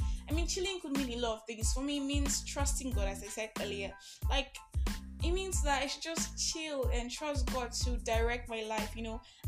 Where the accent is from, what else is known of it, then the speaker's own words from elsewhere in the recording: Nigeria; I am born Nigerian, I am fully bred Nigerian